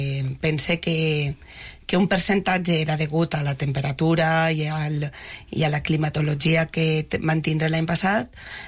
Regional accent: Senija, Valencian Community, Spain; com a dones valencianes, som patidores. Aleshores volem que isquen tot perfecte i que estiguem pues, a l'altura, que Senija estigui a l'altura de qualsevol altre poble.

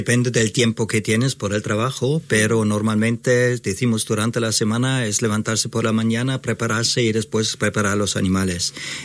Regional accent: Germany; Spanish is a second language; now in Spain; yo soy alemán, y de Alemania teníamos una granja, y siempre he trabajado con animales. Y después, cuando he venido a España, primero vivía en piso

